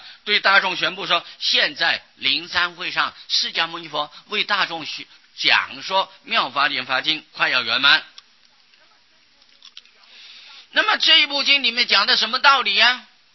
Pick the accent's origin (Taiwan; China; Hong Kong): Taiwan; 我们台湾人啊，有好多啊还在念南无阿弥陀佛呀